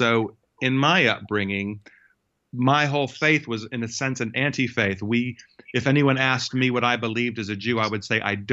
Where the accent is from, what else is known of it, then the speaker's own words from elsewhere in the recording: United States; No, actually, I was raised in a Jewish home. And as you can tell from my accent, it actually was in the United States where I grew up.